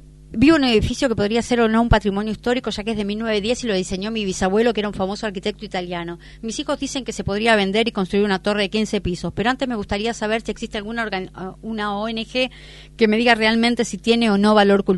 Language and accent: Spanish; Argentina; nosotros tenemos una como argentinos, lamentablemente, yo no quiero incluirme